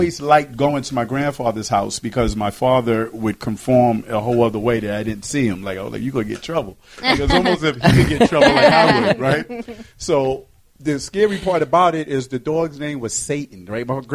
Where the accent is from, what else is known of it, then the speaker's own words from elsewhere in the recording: New York City, New York, United States; I grew up in the Bronx, and I don't know how.